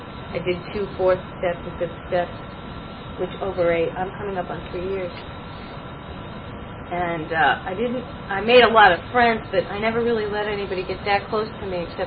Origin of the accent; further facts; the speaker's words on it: Buffalo, New York, United States; not my hometown where I was born, but the hometown where I grew up, which was in Buffalo.